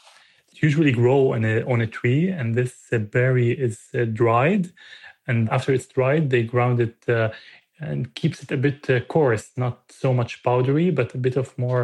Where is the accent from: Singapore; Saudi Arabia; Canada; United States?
Saudi Arabia; English is a second language; also born or lived in Syria; I was actually born in Syria and then was exported directly to Saudi, where my parents were working. And I grew up in Syria, in Saudi, with the Syrian food and the Syrian food tradition.